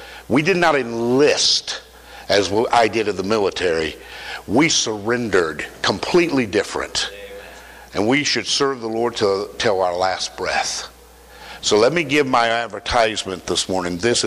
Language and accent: English; Podoc, Colorado, United States; from Podoc, Colorado